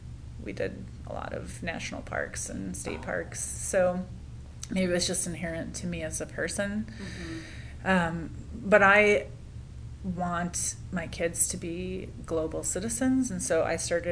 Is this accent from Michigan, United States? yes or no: yes; Michigan, United States; And I grew up in Michigan, so it was very similar in that we had this huge body of water, you know, 40 minutes from my house.